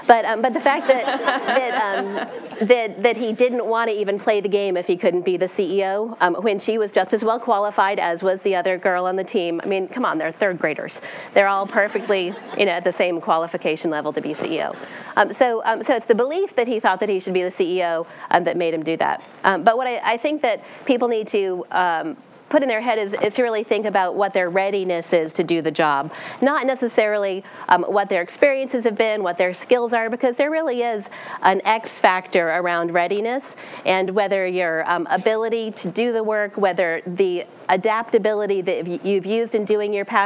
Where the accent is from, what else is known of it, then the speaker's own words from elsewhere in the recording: Maine, United States; And I'm from Maine, so winter is coming.